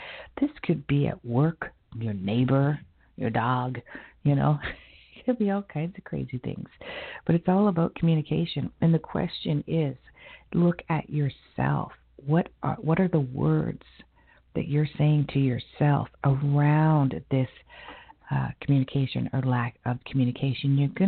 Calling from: Toronto, Ontario, Canada; I'm calling from the Toronto, Canada area

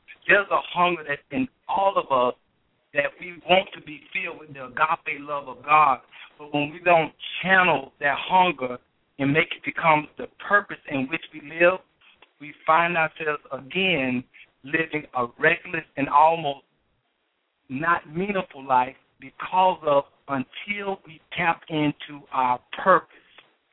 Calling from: Alpharetta, Georgia, United States; I'm calling from Alpharetta.

